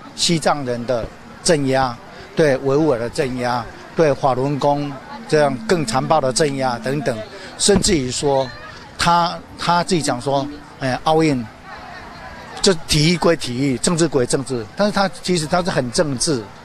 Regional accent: Taiwan; 应该是我们台湾期待中国政府应该有什么样的改善，这个有什么好怕的，你应该这个是传达我们台湾人对尊重人权

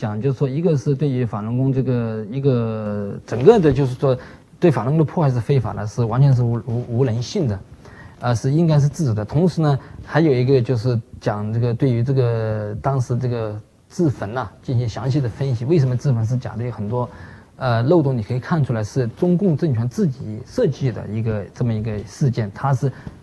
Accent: China; 因为我是从大陆来的嘛

